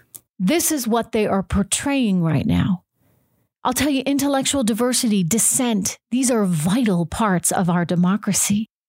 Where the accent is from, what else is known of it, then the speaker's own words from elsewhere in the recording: United States; We are all American, and we love our country, and we're patriots.